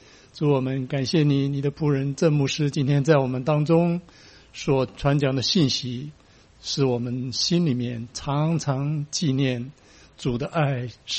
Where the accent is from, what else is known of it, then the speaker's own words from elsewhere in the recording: China; 但是身为中国人，如果有人对我说中国人呐，你要听